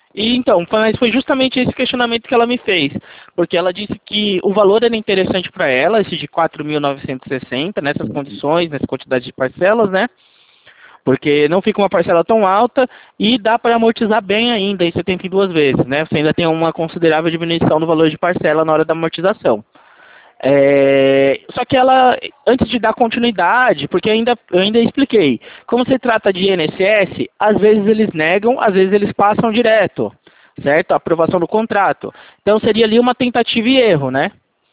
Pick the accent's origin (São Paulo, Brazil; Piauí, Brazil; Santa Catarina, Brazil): São Paulo, Brazil; Não, eu sou do interior de São Paulo.